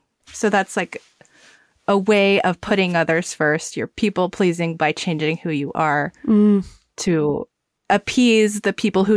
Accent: the South, United States; And then eventually my parents came to the United States together. So I grew up in the South

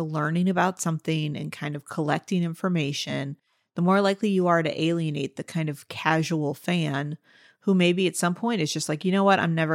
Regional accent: St. Louis, Missouri, United States; that was largely because I am from St. Louis

